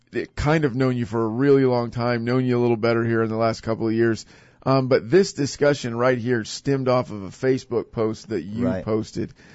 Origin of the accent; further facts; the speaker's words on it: Hutchinson, Kansas, United States; Every time I say my hometown, it really means Hutchinson, Kansas